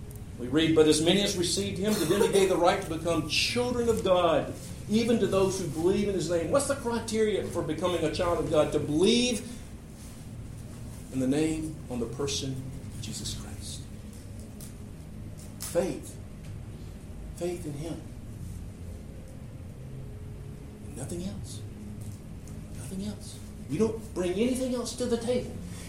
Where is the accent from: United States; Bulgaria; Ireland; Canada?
United States; Alabama; Now, from my perspective, I'm from South Alabama.